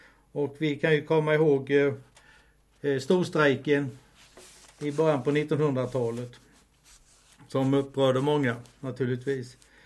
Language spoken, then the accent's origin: Swedish; Dala-Järna, Dalarna County, Sweden; Dala-Järna-trakten, som även är min hemtrakt. Min mamma var nämligen född upp i Skålö i Dala-Järna, så jag är halvmas.